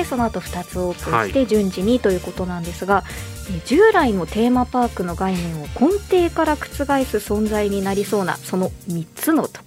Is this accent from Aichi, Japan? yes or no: yes; Aichi, Japan; 私愛知県出身なので、